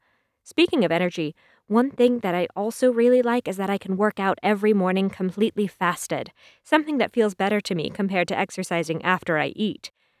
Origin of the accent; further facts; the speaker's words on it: Jamaica; I was born and raised in Jamaica, and we almost never ate anything from a package, short of tinned sardines.